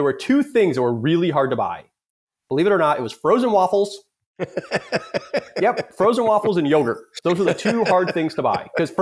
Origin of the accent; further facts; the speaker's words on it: East Coast, United States; I'm from the East Coast. So I sold out my share of that partnership to my business partner, moved back to the East Coast